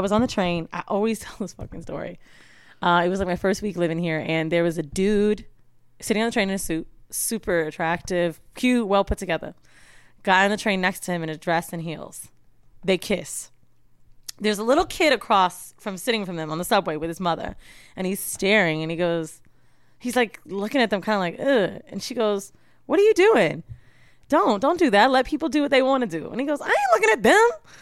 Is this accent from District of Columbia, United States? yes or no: no; San Francisco, California, United States; born there; I was born in San Fran, dude.